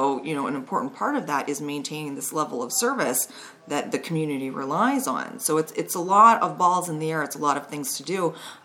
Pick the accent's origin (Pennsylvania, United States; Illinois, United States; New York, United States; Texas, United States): Pennsylvania, United States; Tyrone; now in Milton, United States; I'm from Tyrone, which is in between State College and Altoona. And I moved here, it's been about 3 years.